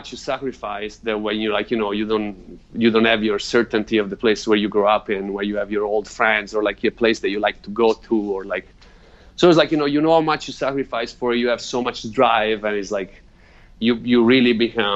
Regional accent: Italy; English is a second language; I grew up in Italy.

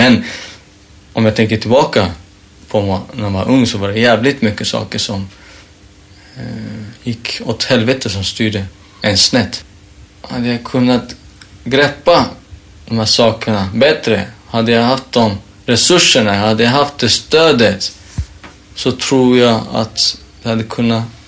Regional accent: Sweden; Och vi var allihopa födda i Sverige. Med våra föräldrar och kom från utomlands. Och jag sitter och kollar på en annan klasskompis som också är född i Sverige. Som vi är födda på samma gård. Vi har växt upp

